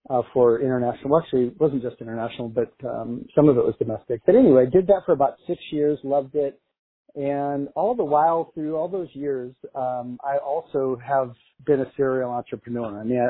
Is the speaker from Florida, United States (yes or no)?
no; Michigan, United States; moved away as an adult; now in San Luis Obispo, United States; I grew up in Michigan and came out after my first year of college and fell in love with the ocean and the mountains